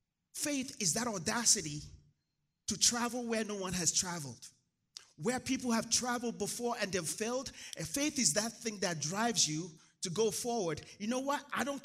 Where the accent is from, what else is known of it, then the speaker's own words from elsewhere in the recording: Nigeria; born there; I was born in Nigeria.